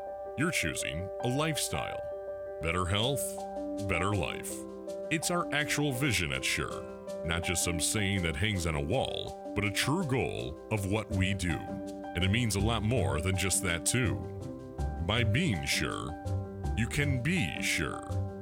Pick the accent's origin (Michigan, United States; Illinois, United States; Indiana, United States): Michigan, United States; Harbor Beach; I remember growing up in Harbor Beach just hating Lakers, because it's just who you did.